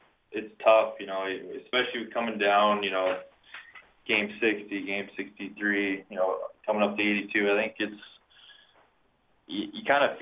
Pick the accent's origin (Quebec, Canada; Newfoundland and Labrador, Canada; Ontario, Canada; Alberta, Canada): Alberta, Canada; Edmonton; I grew up in McLeod, so McLeod outdoor rink. That's where I went almost every day after school.